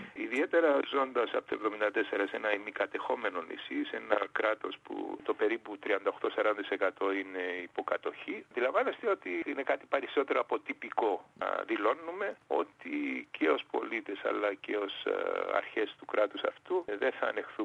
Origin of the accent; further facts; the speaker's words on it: Lapithos, Kyrenia District, Cyprus; also born or lived in Greece / London; Έχω ζήσει και εγώ πολλά χρόνια τόσο στην Ελλάδα ως πρόσφυγας, κατάγομαι από την Λάμπιθο, την πανέμορφη Λάμπιθο, κατεχόμενη σήμερα από την επαρχία Κερίνιας. Έχω ζήσει και στο Λονδίνο, στην Παρική, άλλα 5 χρόνια.